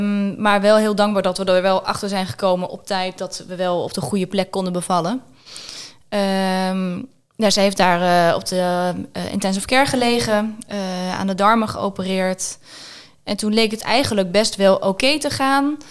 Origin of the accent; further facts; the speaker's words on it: Zutphen, Gelderland, Netherlands; ik ben 38 jaar. Ik kom uit Zutphen. Daar woon ik samen met mijn man en twee kinderen.